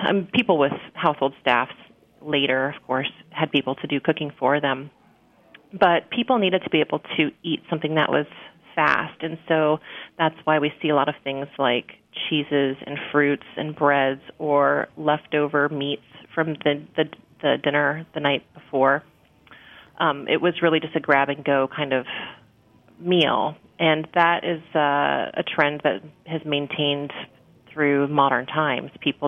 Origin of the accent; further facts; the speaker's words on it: Scotland, United Kingdom; oatmeal, of course, and being Scottish, it's almost the Scottish national dish.